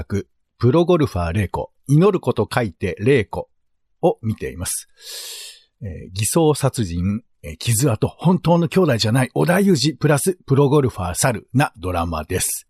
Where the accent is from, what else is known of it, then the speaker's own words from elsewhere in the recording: Tokyo, Japan; 俺の東京出身、東京育ちだから